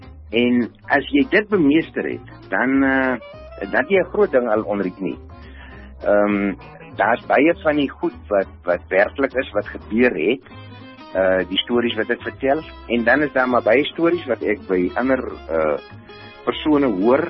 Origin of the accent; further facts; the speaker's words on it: Northern Cape, South Africa; ek is maar een boerling van die Noordkaap, ek is op Kuimoes gebore, ek het in Abington gematrikuleer, en toe is ek Bloemfontein toe, Weermacht toe.